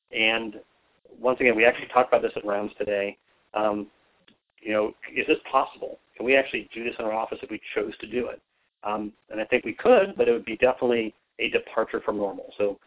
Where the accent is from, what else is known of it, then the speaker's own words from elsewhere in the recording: New York, United States; probably because I'm a New Yorker.